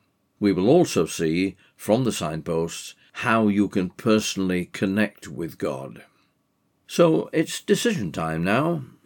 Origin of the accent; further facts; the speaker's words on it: England, United Kingdom; I was born and brought up in England, which has a long Christian cultural tradition, but I'm not a cultural Christian.